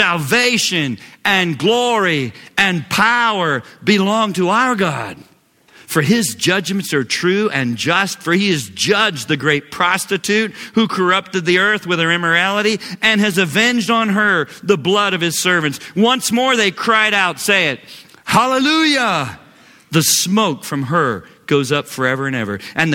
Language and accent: English; Knoxville, Tennessee, United States; I grew up in Knoxville. I sold Cokes at Neyland Stadium just so I could get in free